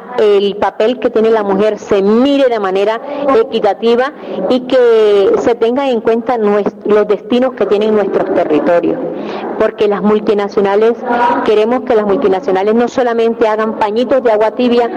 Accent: La Guajira, Colombia; Colombia es un palacio para todos, pero más linda es mi tierra, la Guajira.

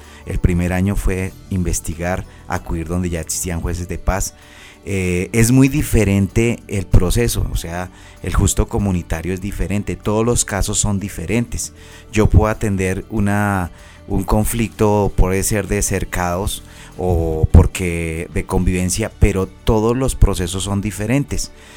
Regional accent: Colombia; nunca había tenido tanto reconocimiento en mi país, Colombia.

